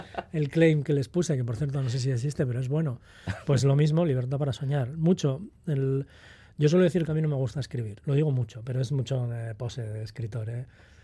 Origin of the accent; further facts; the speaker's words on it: Lezama, Basque Country, Spain; Yo soy de Lezama.